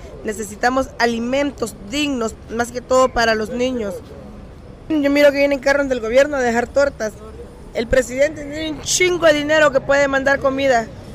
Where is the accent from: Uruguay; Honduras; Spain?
Honduras; now in Mexico; soy hondureña, pues ya llevo rato radicando aquí en México.